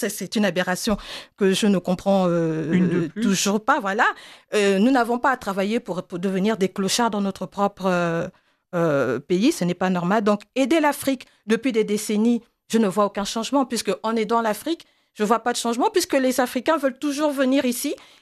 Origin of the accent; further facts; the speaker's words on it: France; born there; Je suis née en France en tant que Française. Ma priorité reste évidemment la France.